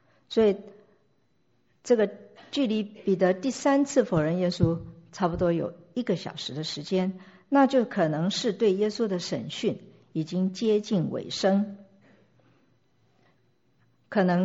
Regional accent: China; 我们从中国来的

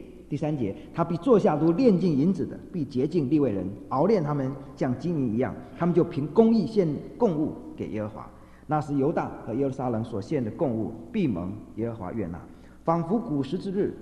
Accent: China; 所以这是我们中国人造字很有意思。

